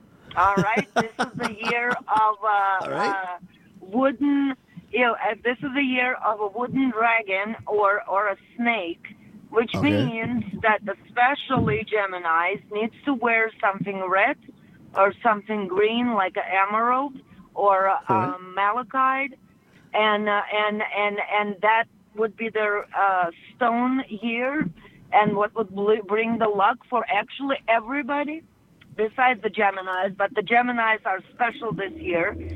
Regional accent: Russia; English is a second language; I'm originally from Russia, and Russia and China have a border and a culture mixed a lot.

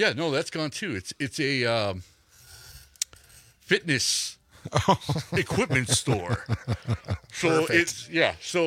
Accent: Milwaukee, Wisconsin, United States; Looked like a corner tap growing up in Milwaukee you'd walk into.

